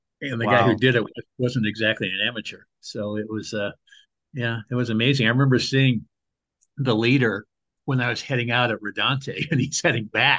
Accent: Milwaukee, Wisconsin, United States; also born or lived in Montreal; I grew up in Milwaukee, then I spent some years in Montreal. Have been in the Carolinas since 1996.

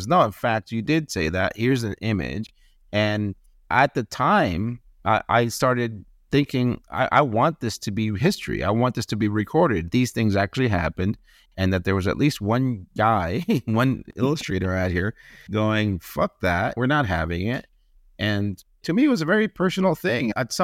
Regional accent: Cuba; I grew up in Cuba as a kid where if someone punched you, you punched him back. I wasn't raised to be gentle.

